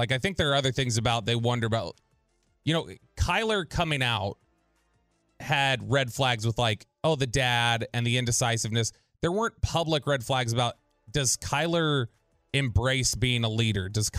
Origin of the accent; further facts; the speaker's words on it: Farmers Branch, Texas, United States; now in Flower Mound, United States; So I live in Flower Mound. I grew up in Farmers Branch. So those are my people.